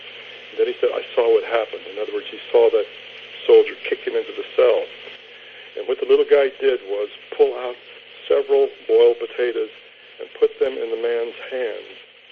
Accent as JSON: {"language": "English", "region": "Kansas", "country": "United States", "said": "I'm from Kansas. I was born in Kansas."}